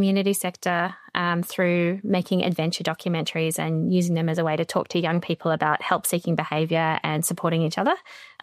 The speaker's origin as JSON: {"language": "English", "town": "Brisbane", "region": "Queensland", "country": "Australia", "tie": "born or raised there", "moved": "as an adult", "lives_now": "Porirua, New Zealand", "said": "I grew up in Brisbane, actually, in Australia. And I moved to Aotearoa, to Dunedin, actually, in my early 20s"}